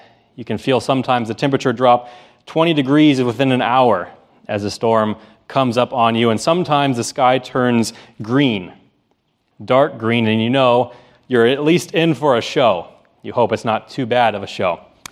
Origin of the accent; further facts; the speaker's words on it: Nebraska, United States; now in San Diego, United States; Well, growing up in Nebraska is a little bit different than growing up in San Diego, as you may well imagine.